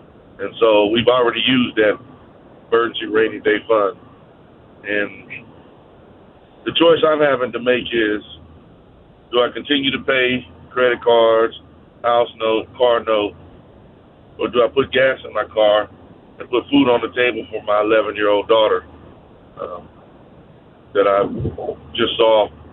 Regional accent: Houston, Texas, United States; I'm from Houston, Texas.

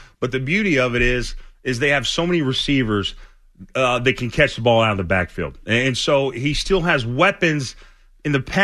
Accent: Houston, Texas, United States; I grew up in Houston, and I grew up going to the Oilers games with my dad.

